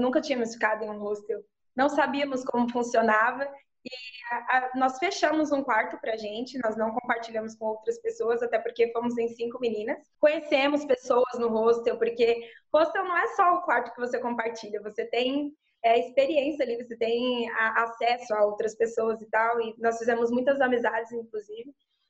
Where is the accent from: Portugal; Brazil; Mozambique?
Brazil; Bahia; porque nós somos da Bahia, minha família é da Bahia.